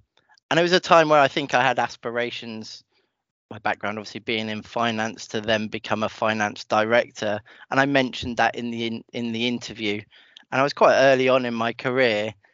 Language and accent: English; Bristol, South West England, United Kingdom; also born or lived in Guildford, United Kingdom; but my hometown is Bristol.